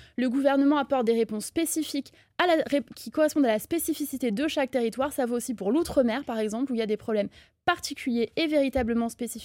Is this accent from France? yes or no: yes; Paris, Île-de-France, France; also born or lived in Corsica; Moi, je suis parisienne, mais je suis originaire de Corse et élue de la Sarthe.